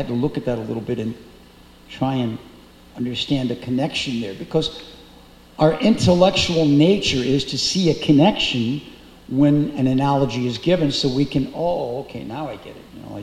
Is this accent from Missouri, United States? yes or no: yes; St. Louis, Missouri, United States; Many of you know I come from St. Louis, and St. Louis has a particular industry there